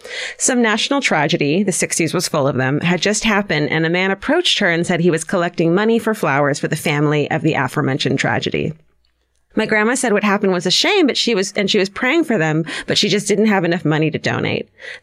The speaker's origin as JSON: {"language": "English", "town": "Baltimore", "region": "Maryland", "country": "United States", "tie": "born or raised there", "said": "This happened a few years ago in my hometown, Baltimore, Maryland, or as locals unfortunately call it, Bodymore Murderland."}